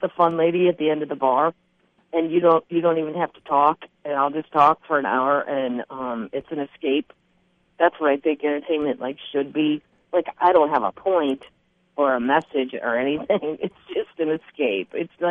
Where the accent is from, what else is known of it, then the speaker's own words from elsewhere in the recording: Ireland; I'm too Irish to be told what to do by people who don't do it better than me.